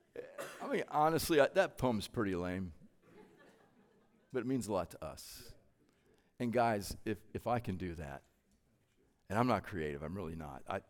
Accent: Midwest, United States; Jill and I grew up in the Midwest. We went to Purdue, and she is a sports fan, as I mentioned.

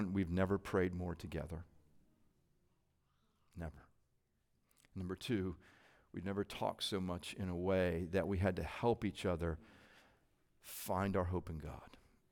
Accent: Midwest, United States; Jill and I grew up in the Midwest. We went to Purdue, and she is a sports fan, as I mentioned.

